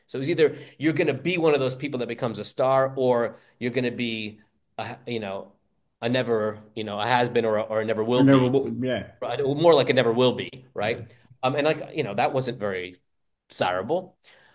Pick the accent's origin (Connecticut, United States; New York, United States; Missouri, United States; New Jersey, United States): New York, United States; growing up in the New York area, that was CBS FM 101.1, Cousin Brucey, you know?